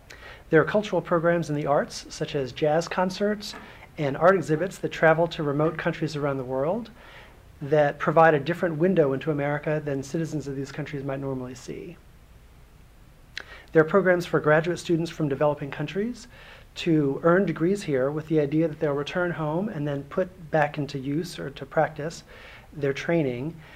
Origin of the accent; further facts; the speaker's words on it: Maryland, United States; And I'm from Maryland originally, so it was convenient that I was from there, and they're based in DC, very close by.